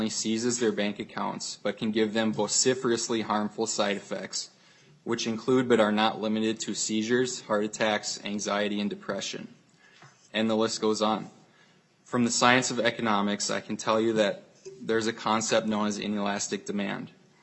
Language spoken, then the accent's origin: English; Big Lake, Minnesota, United States; I'm from Big Lake, Minnesota